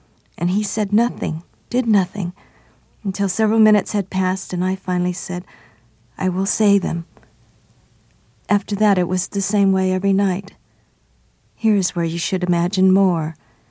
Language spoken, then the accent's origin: English; United States